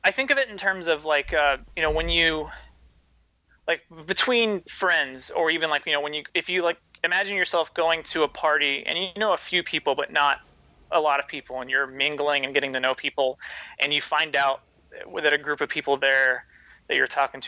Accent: Texas, United States; Because I'm from Texas, and I don't know where Texas toast comes from.

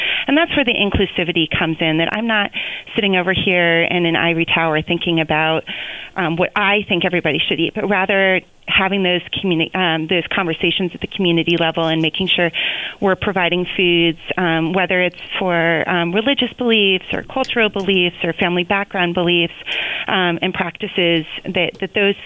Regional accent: Vermont, United States; first of all, I want to say that I grew up in Vermont, and I understand the relationship between many communities in Vermont and the university

